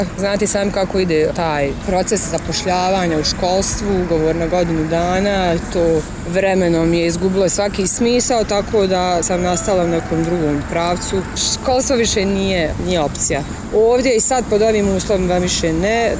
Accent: Zenica, Zenica-Doboj Canton, Bosnia & Herzegovina; rođena sam u Zenici 1983. godine, išla sam obdanište Radost, osnovnu školu Meša Selmać, kasnije pedagošku gimnaziju, nastavila sam isto studirati u Zenici na nekadašnjoj pedagoškoj akademiji

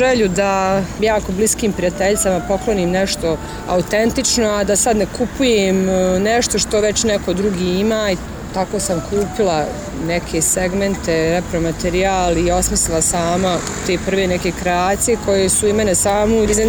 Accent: Zenica, Zenica-Doboj Canton, Bosnia & Herzegovina; rođena sam u Zenici 1983. godine, išla sam obdanište Radost, osnovnu školu Meša Selmać, kasnije pedagošku gimnaziju, nastavila sam isto studirati u Zenici na nekadašnjoj pedagoškoj akademiji

